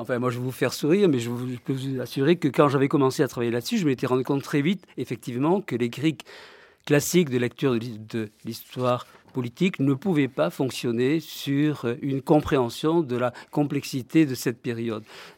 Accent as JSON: {"language": "French", "town": "Toulouse", "region": "Occitanie", "country": "France", "said": "j'étais provincial, de Toulouse"}